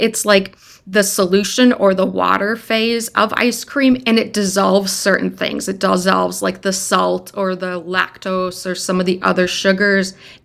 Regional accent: Wisconsin, United States; I grew up in Wisconsin and ended up going to the University of Wisconsin-Madison because that was like the good school that you should go to.

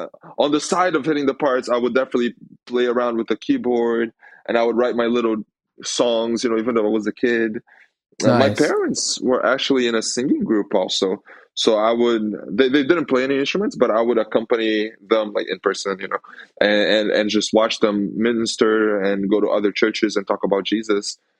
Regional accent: São Paulo, Brazil; I'm from Brazil. I come from this state called São Paulo.

